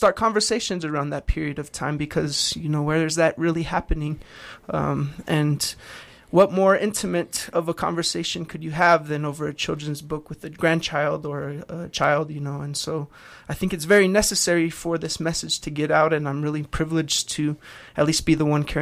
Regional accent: Haystack, New Mexico, United States; So I'm from Haystack, New Mexico. That's where my grandfather's family's from and where they ended up settling.

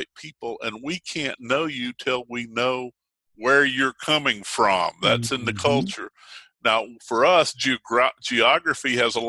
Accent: the South, United States; We Southerners have a tendency to ask people, where are you from?

